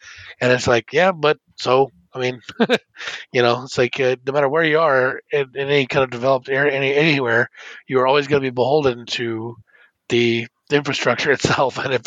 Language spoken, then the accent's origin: English; United States; I'm an American, damn you.